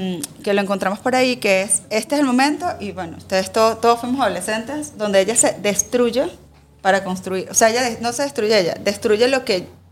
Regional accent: Guárico, Venezuela; como mamá creciendo en Guárico con una crianza bastante dura

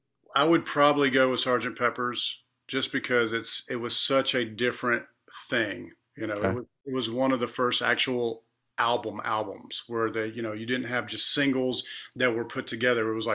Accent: Alabama, United States; I'm from Alabama. And so when you're born in Alabama and raised in Alabama, it's, you don't have a choice.

